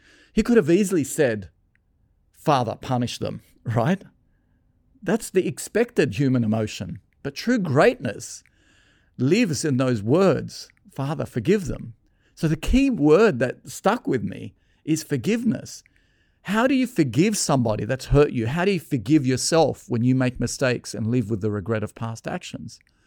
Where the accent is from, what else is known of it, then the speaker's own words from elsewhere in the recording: Lebanon; moved away; I was born and raised in Lebanon as a Catholic, and we went to church every Sunday.